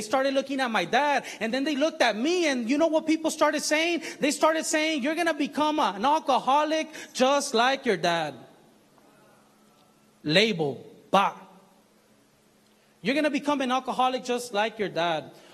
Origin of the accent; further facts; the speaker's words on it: Compton, California, United States; I grew up here in Compton. And right here in Compton, you know, in the streets where I live, there was a lot of violence.